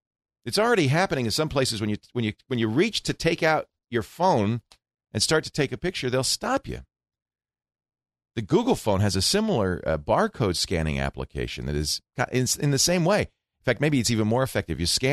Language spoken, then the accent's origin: English; California, United States; as a Californian myself, if it goes down below 60, it's like, oh, turn the heat on.